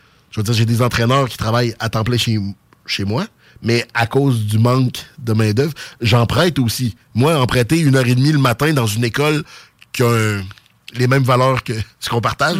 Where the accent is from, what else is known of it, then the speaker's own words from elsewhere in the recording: Sainte-Foy, Quebec, Canada; accent: Sainte-Foy; Octobre 83, j'avais 8 mois, donc je parlais pas. Fait que dites-vous que j'ai l'accent de Sainte-Foy, là.